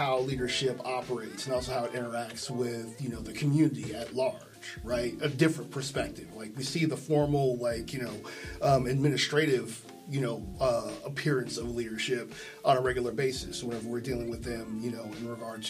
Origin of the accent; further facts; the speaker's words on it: Kansas, United States; I was born and raised in Kansas, and being black in Kansas